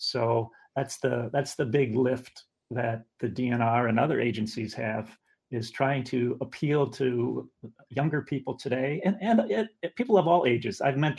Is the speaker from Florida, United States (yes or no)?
no; Wisconsin, United States; Well, I grew up in Racine County here in Wisconsin, and so it was a different time.